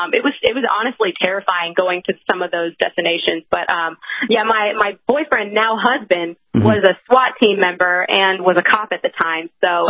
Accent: Greece; I'm Greek. I'm a Greek Orthodox.

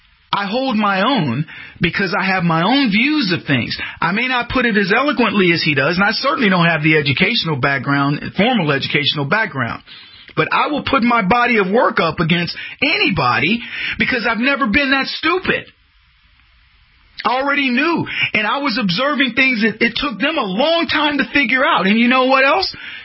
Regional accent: United States; I traveled all these countries, and everywhere I went somewhere, I went, thank God I'm an American.

